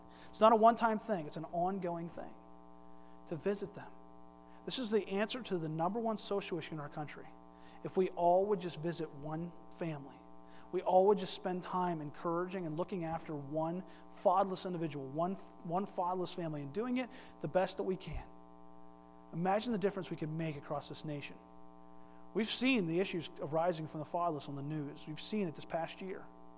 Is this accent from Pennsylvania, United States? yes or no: yes; Pennsylvania, United States; moved away; also born or lived in Florida; Because I'm from Pennsylvania in a little area that calls it pop. And then that's where I grew up. And then I moved to Florida